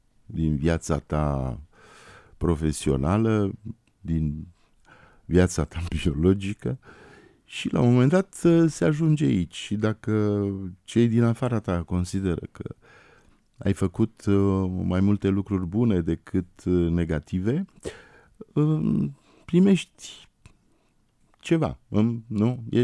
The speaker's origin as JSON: {"language": "Romanian", "town": "Cluj-Napoca", "region": "Cluj County", "country": "Romania", "tie": "born or raised there", "lives_now": "Bucharest, Romania", "said": "La Cluj, mă rog, acolo l-am înțeles, sunt clujean, acolo m-am format, m-am născut, m-am format, am trăit foarte, foarte mulți ani."}